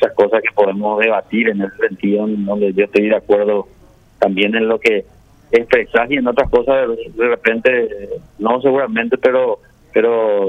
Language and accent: Spanish; Asunción, Paraguay; born there; moved away as an adult; now in Canindeyú, Paraguay; Yo soy nacido en Asunción, pero ya adoptivo en Canindeyú.